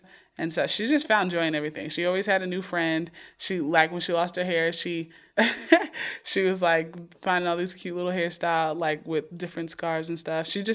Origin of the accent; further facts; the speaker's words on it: New York, United States; growing up in New York And we were always on welfare and stuff